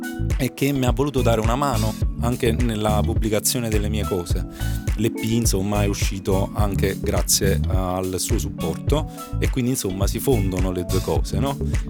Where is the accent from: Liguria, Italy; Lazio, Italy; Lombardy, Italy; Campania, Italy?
Campania, Italy; Naples; Io sono ovviamente cresciuto a Napoli